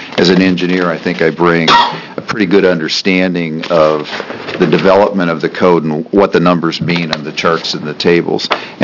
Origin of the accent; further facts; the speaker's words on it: Grants Pass, Oregon, United States; from Grants Pass, and I'm a civil engineer registered in Oregon and five other states.